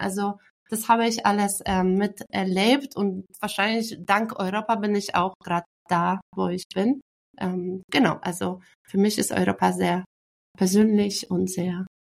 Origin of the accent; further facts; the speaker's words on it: Poland; German is a second language; moved away as an adult; now in Germany; ich bin in Polen geboren und aufgewachsen